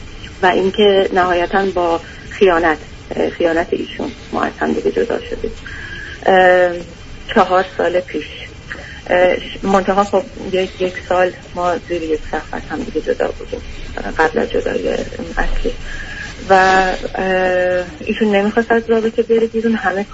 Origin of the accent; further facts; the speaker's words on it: Iran; moved away as an adult; 14 15 ساله من خارج از ایران هستم.